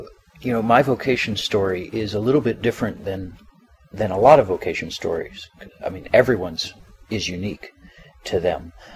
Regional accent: Poca, West Virginia, United States; We lived in Poca, West Virginia. I grew up in Poca, but I would spend my summer in Worcester with my grandmother

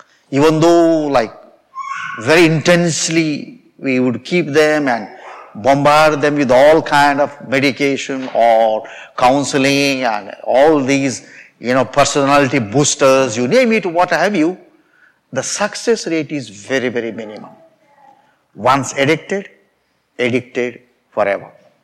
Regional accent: India; You know, I come from India.

